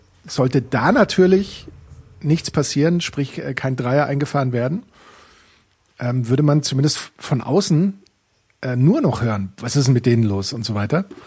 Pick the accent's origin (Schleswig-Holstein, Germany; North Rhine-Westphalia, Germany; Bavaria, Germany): Bavaria, Germany; Aber ich natürlich als Bayer bin dem Eisstockschießen näher als dem Curling.